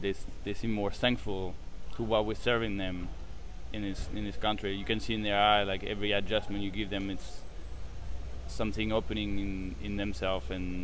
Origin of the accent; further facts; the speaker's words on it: Spain; English is a second language; and I'm from Spain